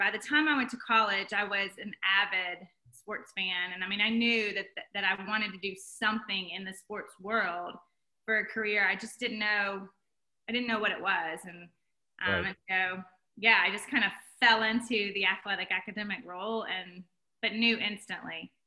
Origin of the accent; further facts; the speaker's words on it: Clinton, Mississippi, United States; also born or lived in Birmingham, Alabama; So yeah, I grew up in Clinton. I lived in Clinton, Mississippi my whole life. Pretty much lived in Mississippi my whole life.